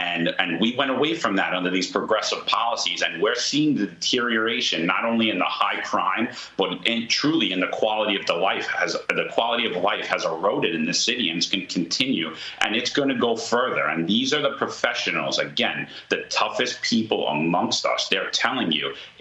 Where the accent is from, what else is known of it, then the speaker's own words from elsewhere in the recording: New York City, New York, United States; I grew up in New York City. I grew up in a city of crime.